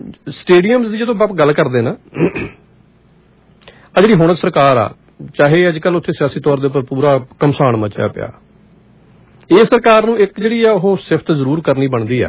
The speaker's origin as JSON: {"language": "Punjabi", "region": "Punjab", "country": "India", "said": "ਮੈਂ ਦੁਆਬੇ ਤੋਂ ਹਾਂ ਜੀ।"}